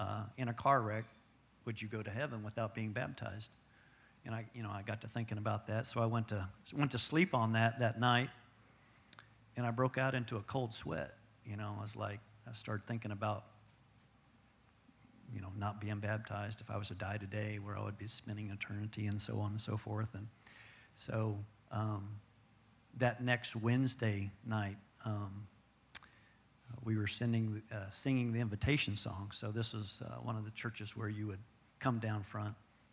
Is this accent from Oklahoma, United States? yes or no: yes; Tulsa, Oklahoma, United States; I grew up in Tulsa, Oklahoma, in a Christian family